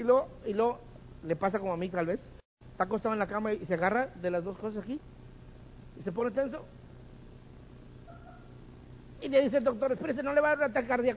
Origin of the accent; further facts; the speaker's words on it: Mexico; De perdido que sepan que como mexicano los apoye.